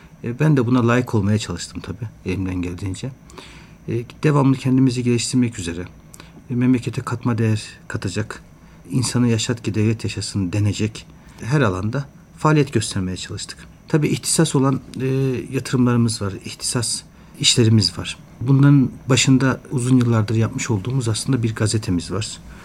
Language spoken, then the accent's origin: Turkish; Ankara, Turkey; born there; 1983 yılında Ankara'da dünyaya geldim.